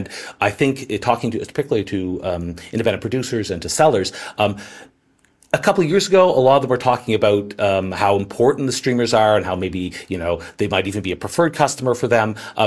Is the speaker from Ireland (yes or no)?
no; Canada; I'm Canadian